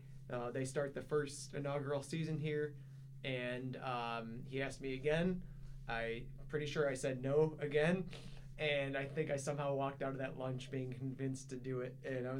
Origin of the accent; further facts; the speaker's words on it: Illinois, United States; Yeah, I grew up in the Chicago Western suburbs, so not too far from Dominican.